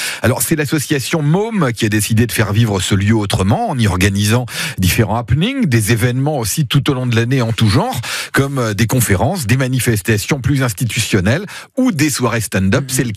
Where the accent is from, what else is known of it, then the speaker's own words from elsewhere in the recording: Centre-Val de Loire, France; En tout cas, ils sont habitués des scènes stand-up chez nous en Touraine.